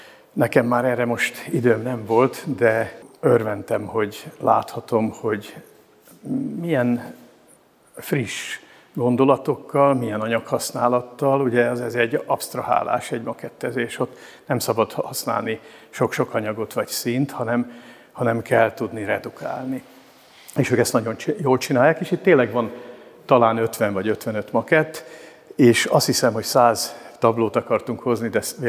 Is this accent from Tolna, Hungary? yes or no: yes; Szekszárd, Tolna, Hungary; born there; also born or lived in Pécs; én elég idős vagyok. 68 éve születtem Szekszárdon, és Pécset voltam gimnazista.